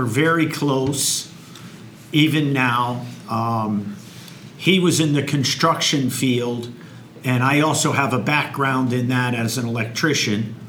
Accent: West Haven, Connecticut, United States; I'm originally from West Haven, and we relocated to Wallingford 18 years ago.

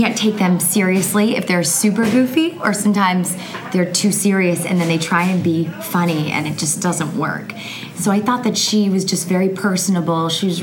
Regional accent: Massachusetts, United States; I grew up in a small area in western Massachusetts called the Berkshires.

